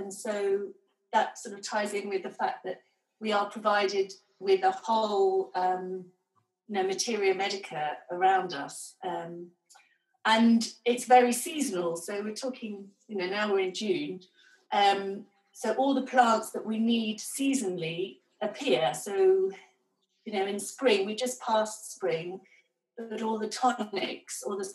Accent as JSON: {"language": "English", "town": "York", "region": "Yorkshire and the Humber", "country": "United Kingdom", "tie": "born or raised there", "said": "since I was a young girl growing up on the North Yorkshire Moors, going out with my mum and looking at plants. And then I think there were lots and lots of herb shops, and there was one in York where I grew up"}